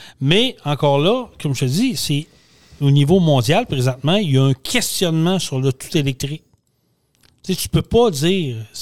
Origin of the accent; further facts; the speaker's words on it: Quebec, Canada; Fait que ça, on peut encore payer en tant que Québécois.